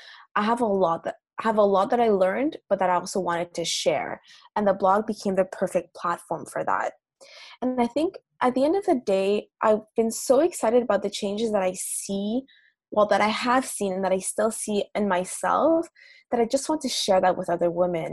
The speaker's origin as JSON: {"language": "English", "town": "Montreal", "region": "Quebec", "country": "Canada", "said": "I'm from Montreal."}